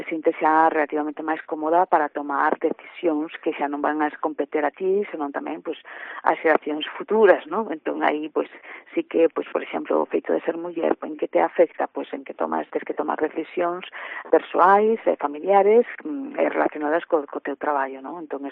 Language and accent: Galician; A Pontenova, Galicia, Spain; Eu son da Aponte-Nova, como ben se indicou, entón, nese momento, pois, foi un pouco duro, non?